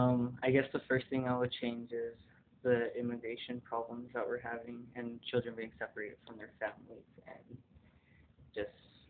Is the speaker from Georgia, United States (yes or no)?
no; Aurora, Colorado, United States; I grew up in Aurora, Colfax, and Peoria.